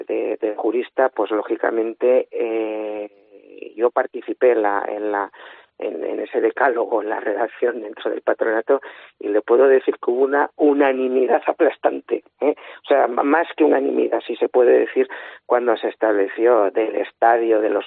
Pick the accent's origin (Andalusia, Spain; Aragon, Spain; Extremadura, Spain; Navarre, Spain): Aragon, Spain; como al aragonés que soy, usted no se puede ni imaginar lo orgulloso los que vivimos fuera